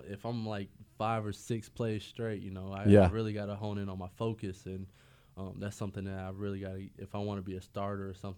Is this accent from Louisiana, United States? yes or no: no; Florida, United States; I mean, that's just because we're all from Florida and stuff like that.